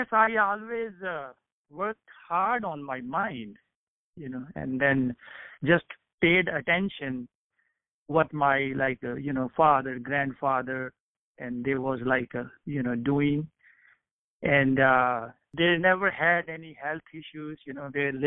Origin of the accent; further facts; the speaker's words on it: North India, India; born there; I was born in North India, but I did my education in South India.